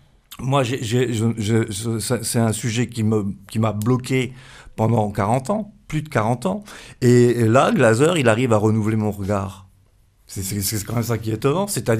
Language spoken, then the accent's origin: French; Metz, Grand Est, France; moi ça me touche particulièrement, je viens de Metz